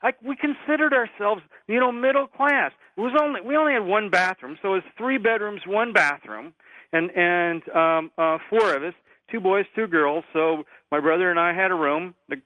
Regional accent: Danville, Illinois, United States; now in Chicago, United States; My hometown is actually Danville, Illinois. I've lived in Chicago for close to 30 years now, but I grew up in Danville, Illinois.

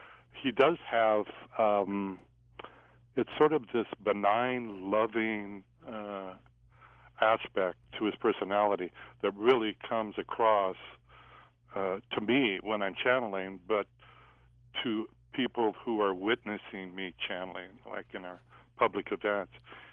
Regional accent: Ogden, Utah, United States; born there; I was born in Ogden, Utah.

